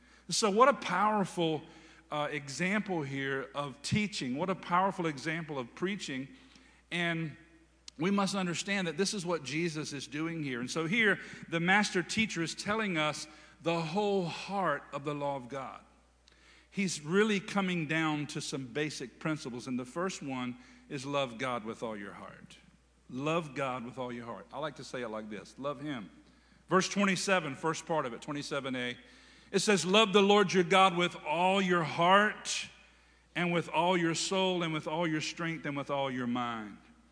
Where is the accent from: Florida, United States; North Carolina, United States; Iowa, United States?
North Carolina, United States; Hertford; Man, I grew up in Hertford, North Carolina, and I remember I lived on Phillips Street.